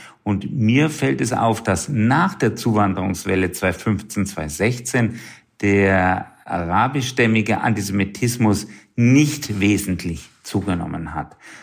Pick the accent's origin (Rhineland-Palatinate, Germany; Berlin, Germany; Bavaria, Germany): Bavaria, Germany; Würzburg; in meiner Heimatstadt in Würzburg